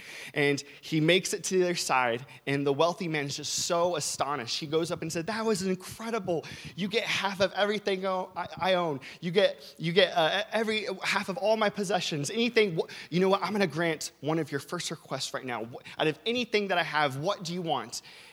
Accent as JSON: {"language": "English", "region": "California", "country": "United States", "tie": "born or raised there", "said": "I grew up in California, and boy, do I miss California during the winter months."}